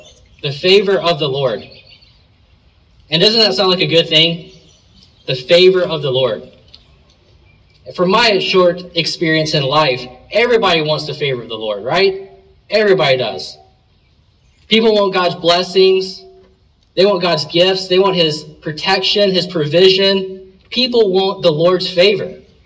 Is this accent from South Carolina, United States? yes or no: yes; South Carolina, United States; But I'm originally from South Carolina.